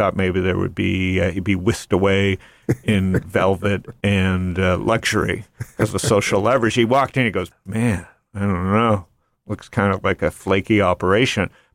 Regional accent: Toronto, Ontario, Canada; But I grew up in Toronto, and we had two choices of Sunday football.

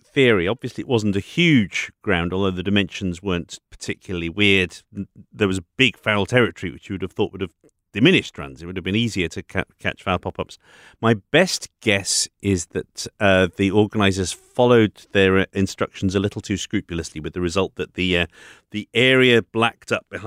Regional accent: United Kingdom; She ran, ran my home country throughout my entire youth.

